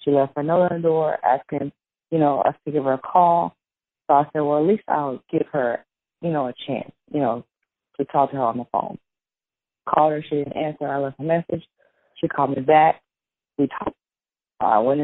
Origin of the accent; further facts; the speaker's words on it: South Carolina, United States; I'm from South Carolina.